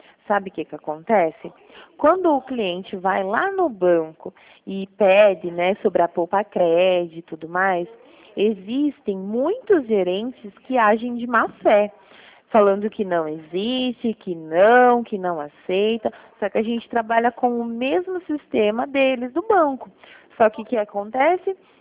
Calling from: Toledo, Paraná, Brazil; Eu falo de Toledo, fico no escritório de Toledo, aqui no

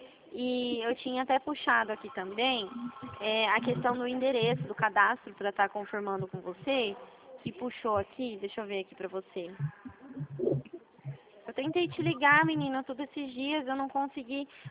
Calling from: Presidente Prudente, São Paulo, Brazil; A gente é daqui da região de Presidente Prudente, você conhece?

